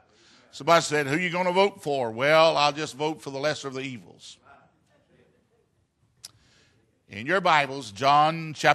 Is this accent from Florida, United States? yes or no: yes; Florida, United States; I was born at home because I want to be close to my mama. And I was raised up in Central Florida.